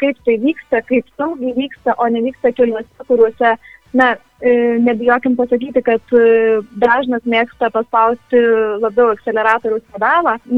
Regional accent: Alytus, Alytus County, Lithuania; Aš kaip alytiškė, kaip jaunosios kartos vis dar atstovė

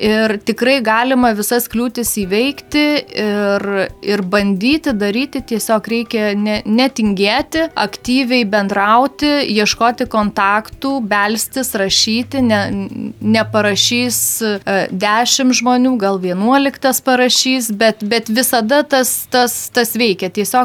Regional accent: Alytus, Alytus County, Lithuania; Alytus yra mano gimtasis miestas, tai yra miestas, kurį labiausiai myliu

